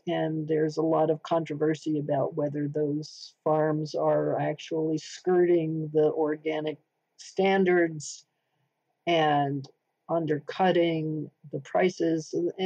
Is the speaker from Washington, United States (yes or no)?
no; Vermont, United States; And I come from Vermont, in which the dairy industry has been a bedrock of our state, economy for many decades, probably 200 years.